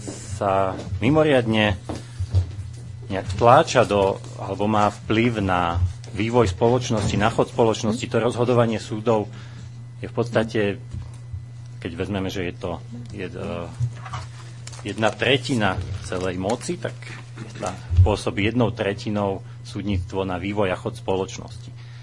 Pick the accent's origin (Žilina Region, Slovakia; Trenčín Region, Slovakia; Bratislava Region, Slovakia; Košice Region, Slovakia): Trenčín Region, Slovakia; Trenčín; pretože som z Trenčína, nemusel by som dochádzať